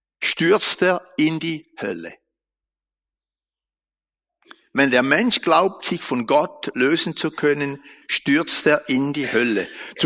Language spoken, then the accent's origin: German; Bern, Switzerland; Beatushöhle kenne ich natürlich als Berner Oberländer.